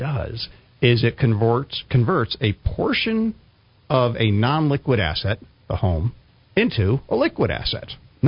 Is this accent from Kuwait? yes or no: no; New Jersey, United States; also born or lived in Texas / New Mexico; Well, I'm from New Jersey, and then transferred to Texas.